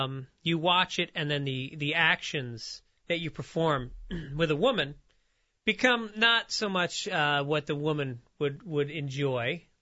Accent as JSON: {"language": "English", "region": "New York", "country": "United States", "tie": "born or raised there", "said": "I grew up in New York, and I my best friend was a Colombian kid named David Aranguren."}